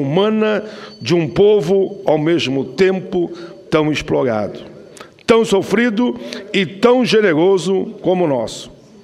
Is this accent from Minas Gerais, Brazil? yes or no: no; Rio de Janeiro, Brazil; born there; Vivia-se o clamor dos anos 50, ano que também nasci, no Rio de Janeiro, capital do país